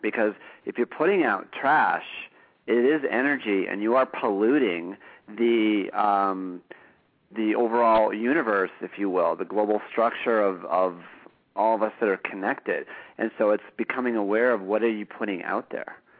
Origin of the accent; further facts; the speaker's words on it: Glencoe, Illinois, United States; And, that's right, I'm from Chicago.